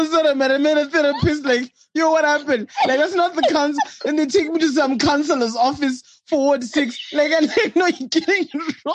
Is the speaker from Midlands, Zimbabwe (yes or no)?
no; Bulawayo, Zimbabwe; I am one of those Shauna people where, because I think I grew up in Bulawayo